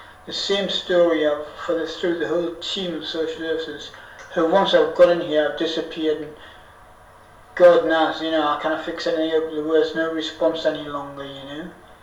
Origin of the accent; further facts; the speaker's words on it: Newcastle upon Tyne, North East England, United Kingdom; So I'm from Newcastle, you know what I mean? So the Big Lamp, the top area, as far as I was concerned, detached flat, it was a great place.